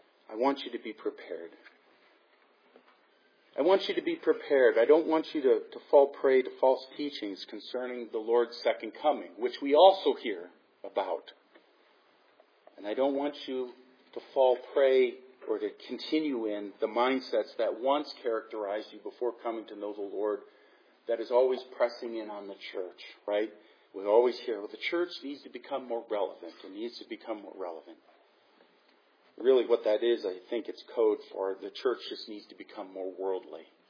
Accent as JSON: {"language": "English", "country": "United States", "said": "for us as Americans, is that we didn't grow up with this sort of thing."}